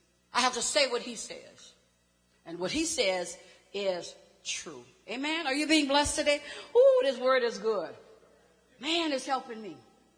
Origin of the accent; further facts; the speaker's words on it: New Orleans, Louisiana, United States; Born and raised in New Orleans all my life, after Hurricane Katrina